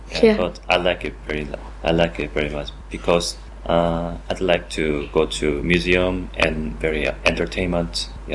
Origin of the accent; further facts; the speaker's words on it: South Korea; I'm from Korea